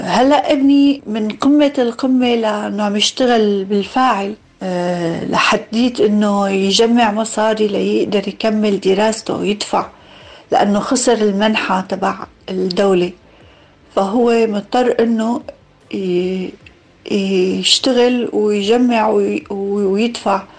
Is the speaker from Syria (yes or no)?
yes; Syria; moved away as an adult; also born or lived in Lebanon; طلعنا من سوريا بال 2012، قعدنا بلبنان سنتين.